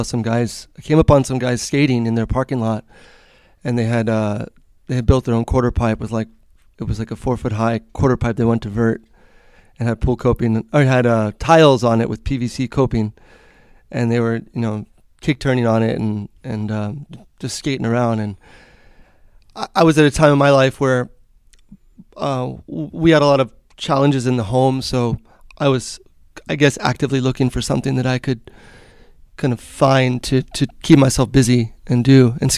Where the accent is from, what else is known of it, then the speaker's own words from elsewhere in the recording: Miami Beach, Florida, United States; I was born in Miami, Florida, in a place called Coconut Grove. Pretty much a tourist spot now. It's like in Dade County. And I was born in Mount Sinai Hospital. And it's basically grew up on the Miami Beach.